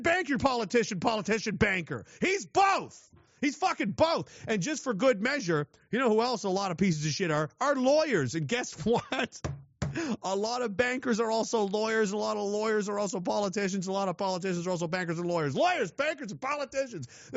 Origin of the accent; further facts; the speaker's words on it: Nova Scotia, Canada; And I grew up here. I grew up in Nova Scotia, and I used to go out and play in the spring and the summertime and the fall.